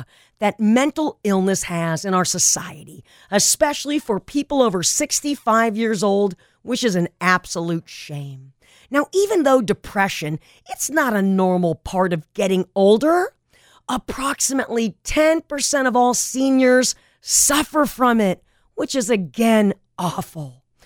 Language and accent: English; Granada Hills, California, United States; when I was a crazy and wild little kid growing up on Goya Street in Granada Hills, California, I hung out with my older relatives every single week.